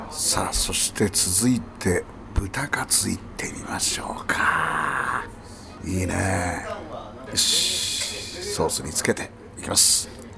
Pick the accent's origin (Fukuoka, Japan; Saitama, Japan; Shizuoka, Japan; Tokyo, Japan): Fukuoka, Japan; Mojiko; 僕のふるさとの門司港行きのプレートもあります。